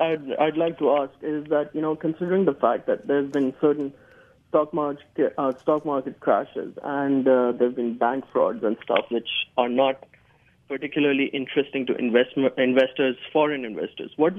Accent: Pakistan; now in Madison, United States; I'm also I'm a Pakistani.

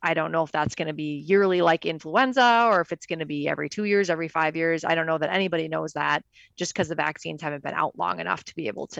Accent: La Crescent, Minnesota, United States; I'm also from La Crescent

